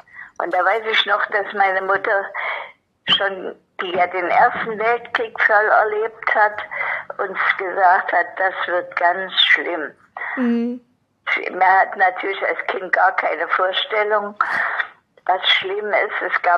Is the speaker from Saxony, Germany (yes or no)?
yes; Dresden, Saxony, Germany; moved away as an adult; also born or lived in Leipzig; now in Berlin, Germany; 1930, bin also 92 Jahre alt, in Leipzig geboren. Meine Heimat ist Dresden gewesen, bis zu meiner Verheiratung. Dann seit den 50er Jahren bin ich Berlinerin.